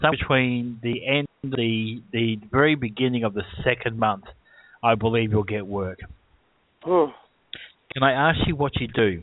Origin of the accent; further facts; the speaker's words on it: Australia; Yes, I do, and I'm Australian.